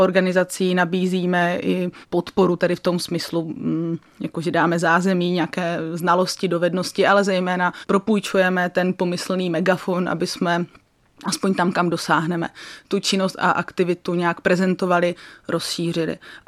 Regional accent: Uherské Hradiště, Zlín Region, Czechia; K filmovce jsem přišla tak, že ano, tím, že jsem z Hradiště

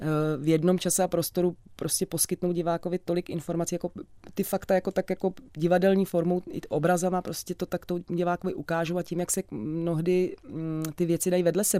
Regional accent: Sudetenland, Czechia; protože jsem ze Sudet

